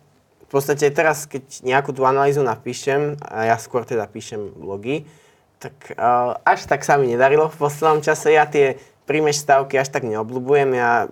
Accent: Levice, Nitra Region, Slovakia; Ja som z Levice, takže ja verím, že áno.

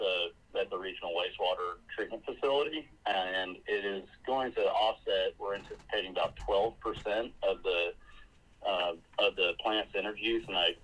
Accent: Houston, Texas, United States; I moved here from Houston, Texas, where I was born and raised, and you know, I used to call it the capital of suburban sprawl.

